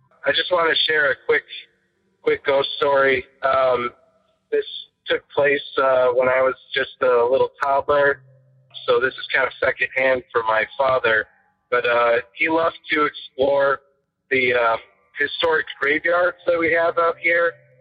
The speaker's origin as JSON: {"language": "English", "town": "West Greenwich", "region": "Rhode Island", "country": "United States", "tie": "born or raised there", "said": "one of the historic graveyards in my hometown of West Greenwich."}